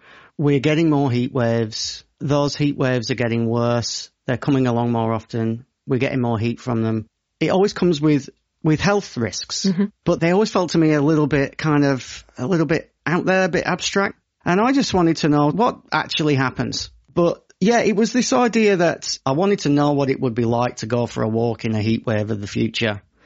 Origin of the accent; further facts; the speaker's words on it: Brisbane, Queensland, Australia; I'm from Brisbane, right? I live in Brisbane. I'm used to humid weather